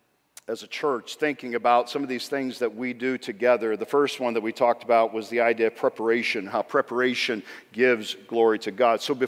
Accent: Illinois, United States; we grew up in Southern Illinois, and so we were not Chicago Cubs fans

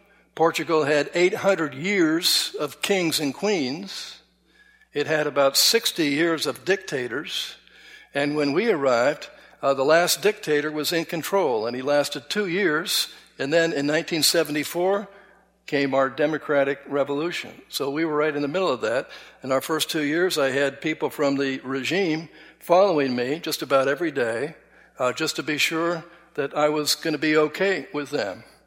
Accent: California, United States; now in Lancaster, United States; because I grew up in California, and Karen grew up in New Jersey, in a church very similar to this.

